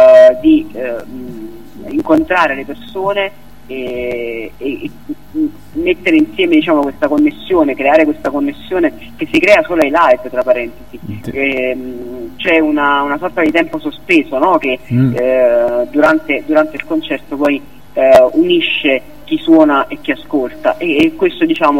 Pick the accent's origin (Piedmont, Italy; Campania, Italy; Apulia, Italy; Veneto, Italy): Campania, Italy; Naples; Io sono un cantautore, prima di tutto, e vengo da Napoli.